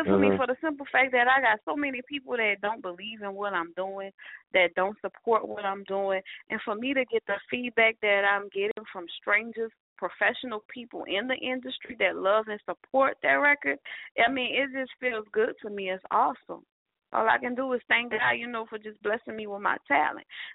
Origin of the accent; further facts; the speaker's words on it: New Orleans, Louisiana, United States; Like, I grew up in New Orleans, and you have to be on your toes because people talk about you, and you have to be quick, you know, with a response.